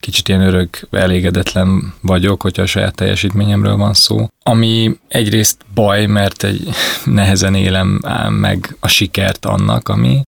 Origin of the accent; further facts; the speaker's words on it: Budapest, Hungary; a második kerületben nőttem fel